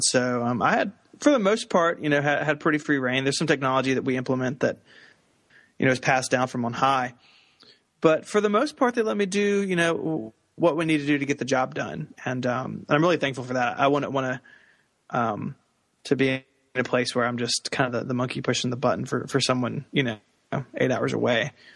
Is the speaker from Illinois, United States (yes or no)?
no; Memphis, Tennessee, United States; I'm from Memphis, so I'm really not that far from you